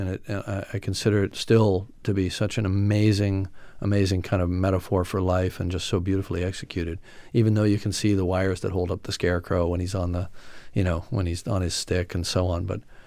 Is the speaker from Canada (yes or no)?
yes; Canada; now in United States; I'm a Canadian citizen, but I've lived in the U.S. for 37 years.